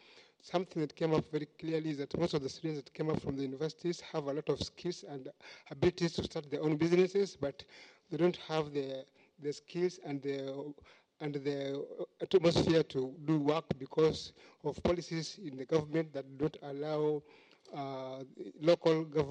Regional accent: Kenya; I'm from Kenya.

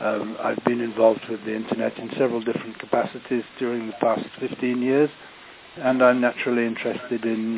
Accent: United Kingdom; now in Belgium; I'm speaking to you from Belgium. As you may hear, I'm British.

